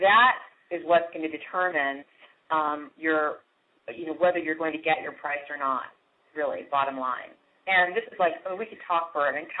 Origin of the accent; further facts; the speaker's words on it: Maine, United States; also born or lived in New York; Oh, my gosh. I grew up in Maine.